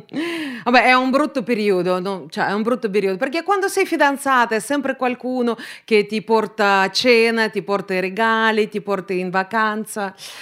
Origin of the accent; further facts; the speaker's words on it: Russia; No, tranquilli, tranquilli, sono russa non praticante.